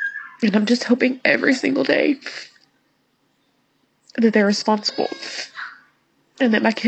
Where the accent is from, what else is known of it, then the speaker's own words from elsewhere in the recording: Tennessee, United States; I'm 31 and I am from Tennessee.